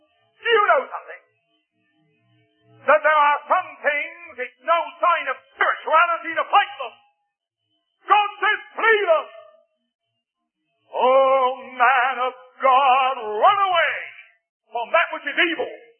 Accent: England, United Kingdom; You must forgive me being an Englishman, but it's about the only American story I know.

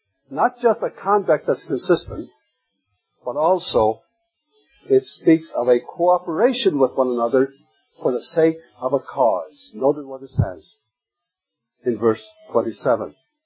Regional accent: Faroe Islands; You see, coming from the Faroe Islands, I didn't have the choice of not representing my home country.

